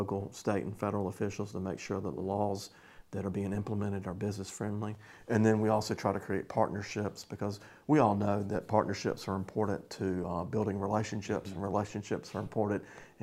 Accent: Georgia, United States; also born or lived in Washington, D.C.; now in Dothan, United States; I came here from the Washington, D.C. area, although I grew up over in South Georgia.

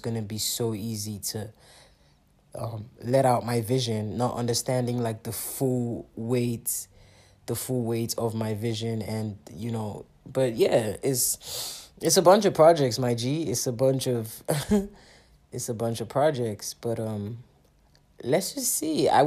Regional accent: Nigeria; I'm a Nigerian, first of all, so... but I haven't always felt, you know, like I make music for Nigerians.

